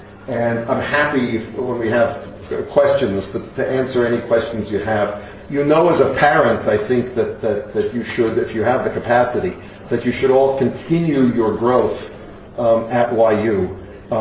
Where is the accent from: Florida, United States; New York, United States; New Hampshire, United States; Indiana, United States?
New York, United States; Yonkers; I grew up in Yonkers, New York.